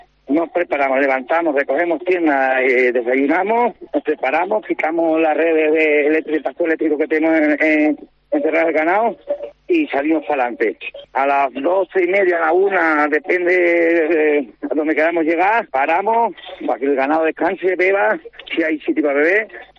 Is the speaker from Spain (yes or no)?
yes; Huertas de Ánimas, Extremadura, Spain; porque también pasar por mi pueblo por Huerta de Ánimas, que pasamos, nos desviamos 2 días, perdimos 2 días, pero mereció la pena. Porque nos recibieron, la verdad, muy bien la gente del pueblo.